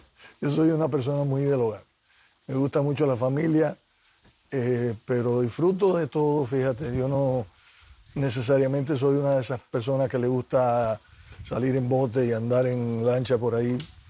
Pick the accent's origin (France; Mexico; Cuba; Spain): Cuba; moved away; De visitar mi tierra, de estar entre mis compañeros de la niñez, de ver la casa donde nací, de estar en mi tierra, que hace 50 y tantos años que no veo.